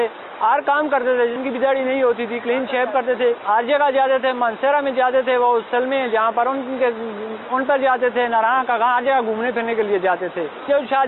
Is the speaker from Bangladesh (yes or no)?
no; Mansehra, Khyber Pakhtunkhwa, Pakistan; اور میں منسرے کا رہنے والا ہوں